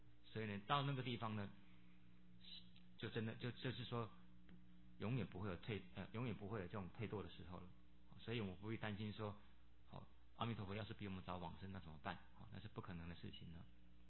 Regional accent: China; 我们中国人

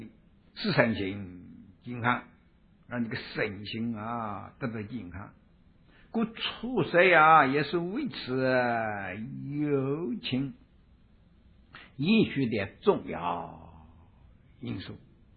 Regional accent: China; 说人逢喜事精神爽，这是我们中国人时常说的句话咯

